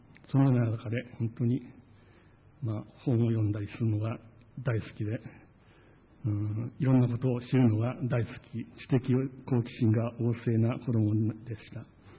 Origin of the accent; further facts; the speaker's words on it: Ota, Gunma, Japan; 私は群馬県の大田町というところで生まれました。それで18まで群馬県で育ちました。